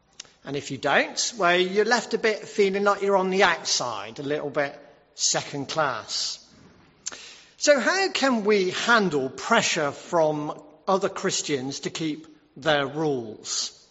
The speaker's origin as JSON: {"language": "English", "region": "England", "country": "United Kingdom", "said": "When two English people meet each other, we love, don't we, if we're English, to talk about the weather."}